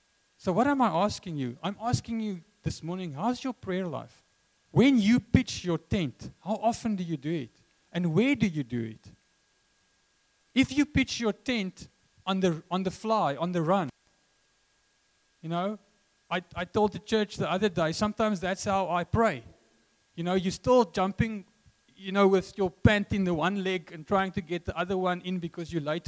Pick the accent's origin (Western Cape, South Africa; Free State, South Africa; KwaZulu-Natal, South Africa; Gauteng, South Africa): Free State, South Africa; I grew up in the Free State as an Afrikaner Oki.